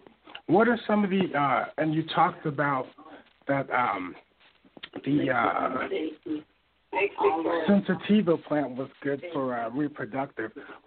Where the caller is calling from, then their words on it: Portland, Oregon, United States; I'm calling from Portland, Oregon.